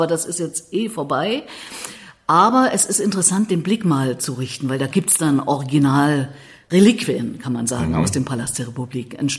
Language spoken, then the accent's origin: German; East Germany, Germany; Für mich ist eher die Assoziation, die jetzt mit Verlaub Sie als Westfrau haben, dass bei uns im Osten alles grau war.